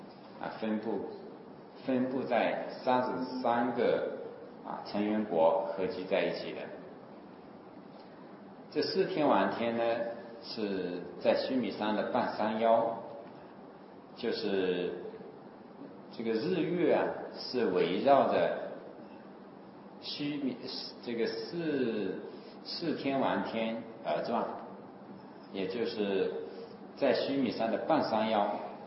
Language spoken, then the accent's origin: Chinese; China; 我们中国人喜欢称为玉皇大帝